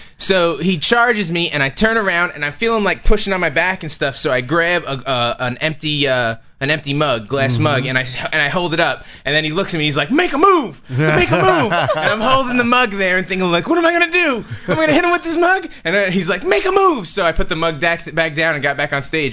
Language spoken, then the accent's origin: English; Brooklyn, New York, United States; now in Los Angeles, United States; I'm from Brooklyn, New York.